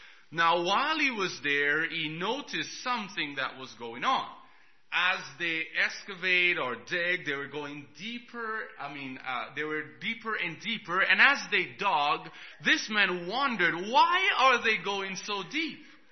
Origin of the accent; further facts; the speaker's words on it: Jamaica; I'm from Jamaica, so I've seen a lot of storms.